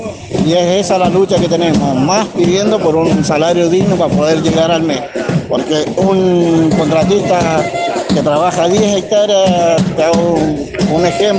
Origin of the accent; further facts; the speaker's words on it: Santa Rosa, Mendoza, Argentina; soy de Santa Rosa, de Mendoza, y venimos a pelear por un salario digno